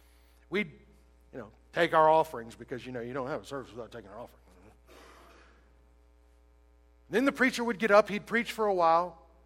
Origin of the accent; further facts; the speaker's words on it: the South, United States; Well, I grew up in the South. They don't talk fast down there. By the way, we don't think slowly. We just speak slowly.